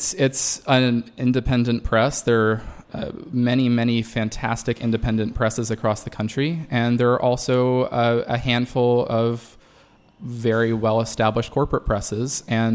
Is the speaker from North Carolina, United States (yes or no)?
yes; Charlotte, North Carolina, United States; also born or lived in Chapel Hill; now in Washington, United States; I came from North Carolina to D.C. Grew up in Charlotte and lived in the Chapel Hill area for many years, and came up to D.C.